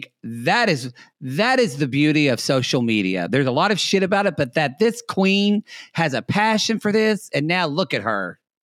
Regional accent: Oklahoma, United States; I'm from Oklahoma. I've done some, and you're from South Carolina. We're from the country.

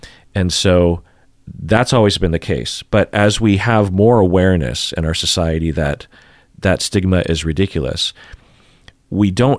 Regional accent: Issaquah, Washington, United States; Well, I'm from Issaquah, Washington. Where are your parents from? Spokane, Washington. Where are your grandparents from? Eastern Washington.

